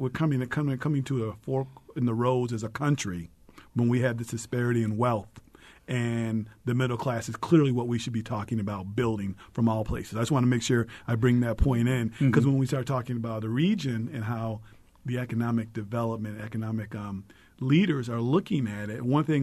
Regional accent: Rome, New York, United States; You know, I'm originally from Rome, New York, and we used to think of Syracuse as the big prosperous city.

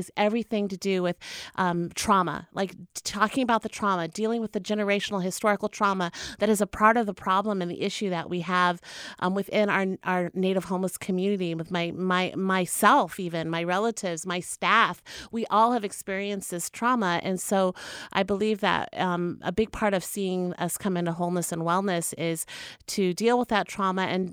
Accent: Oklahoma, United States; I am not a Coast Salish person. I am from the Pawnee Nation of Oklahoma

